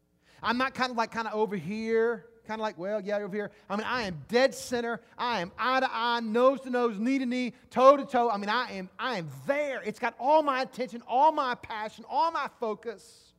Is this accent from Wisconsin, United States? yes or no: no; Mississippi, United States; now in Baton Rouge, United States; I'm from Mississippi. I've lived in Baton Rouge for maybe 2 years. I don't know anything about Louisiana.